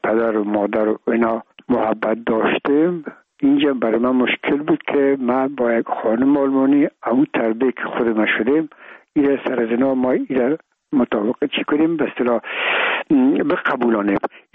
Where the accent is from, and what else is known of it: Afghanistan